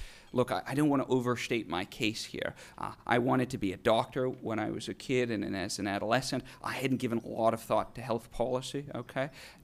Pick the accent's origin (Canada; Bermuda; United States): Canada; Winnipeg, Manitoba; I grew up in Winnipeg, which is smack dab in the middle of Canada. It's a city roughly the size of Indianapolis. I went to medical school there.